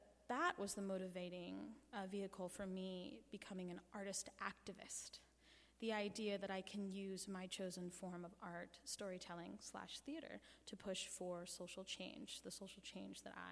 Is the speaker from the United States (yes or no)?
yes; Anchorage, Alaska, United States; When I was younger, growing up in Anchorage, I grew up very poor, and my family and my parents would take me to the library every weekend.